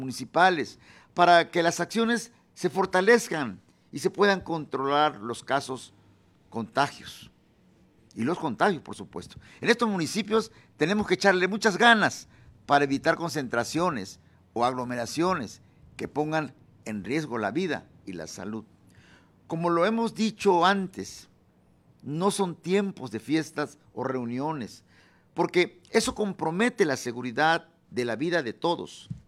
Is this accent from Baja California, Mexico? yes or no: no; Veracruz, Mexico; Cada municipio es un equipo y todos, pero todos somos veracruzanos.